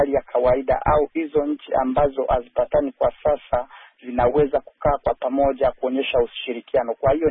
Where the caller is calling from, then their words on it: Kagera, Tanzania; natokea mkoa wa Kagera, Tanzania.